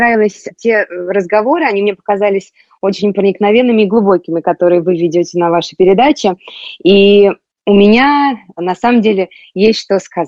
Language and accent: Russian; United States; moved away as an adult; now in Russia; Мы вернулись в Россию после долгих лет того, как мы жили за границей. Как вы сказали, я выросла в Америке, меня увезли в Америку маленькой девочкой, а я там закончила образование, создала семью